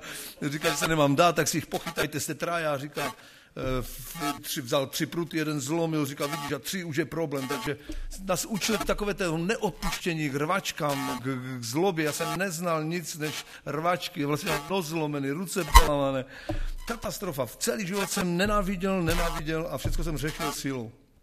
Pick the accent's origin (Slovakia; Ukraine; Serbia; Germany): Slovakia; pocházíme ze Slovenska.